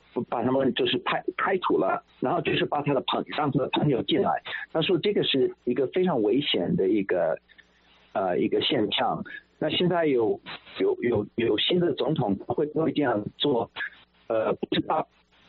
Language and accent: Chinese; United States; 当然作为一个美国人，我从小就是当然是有这样的一个欲望